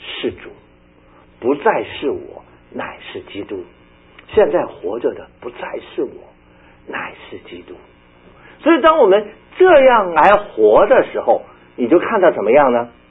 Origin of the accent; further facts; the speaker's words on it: Beijing, China; 我们北京人说就是还没门了呢